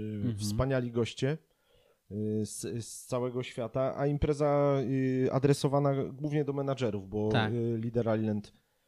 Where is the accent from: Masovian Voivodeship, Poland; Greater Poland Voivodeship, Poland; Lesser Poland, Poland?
Lesser Poland, Poland; Nowy Sącz; My jesteśmy z Nowego Sącza, on jest ze Starego.